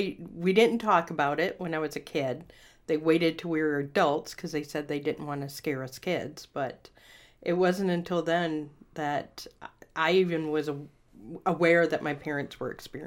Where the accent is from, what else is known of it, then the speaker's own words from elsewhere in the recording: Ionia, Michigan, United States; Oh, yeah. I grew up in Ionia, Michigan. We moved into a house when I was 7 years old.